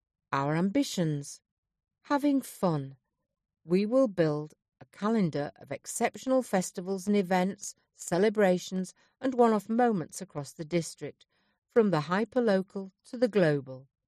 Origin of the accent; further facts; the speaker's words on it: Bradford, Yorkshire and the Humber, United Kingdom; I was born and brought up in Bradford